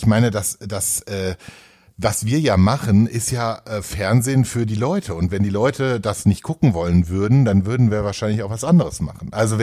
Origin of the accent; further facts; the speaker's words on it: Frankfurt, Hesse, Germany; ich komme ja aus Frankfurt